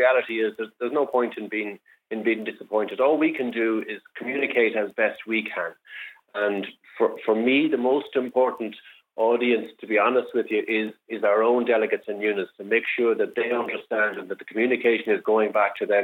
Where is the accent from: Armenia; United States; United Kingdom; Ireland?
Ireland; Longford, Leinster; My local media, where I grew up in Longford, they were very strong.